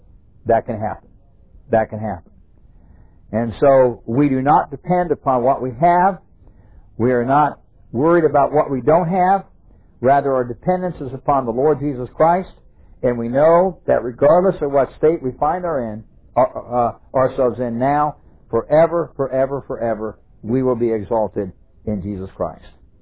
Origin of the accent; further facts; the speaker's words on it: Scottsdale, Arizona, United States; I learned that lesson real well when I was a kid growing up in Scottsdale, Arizona.